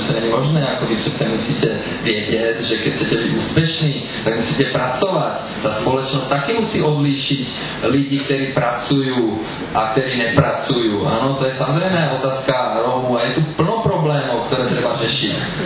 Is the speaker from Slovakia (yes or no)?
yes; Slovakia; now in Czech Republic; Já samozřejmě jsem původem Slovák, ale mám českou manželku, mám české děti, žiju tady